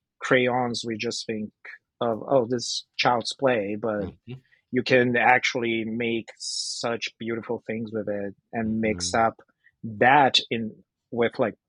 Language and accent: English; Brazil; now in Vancouver, Canada; I'm from Brazil, but I'm based in Vancouver, Canada.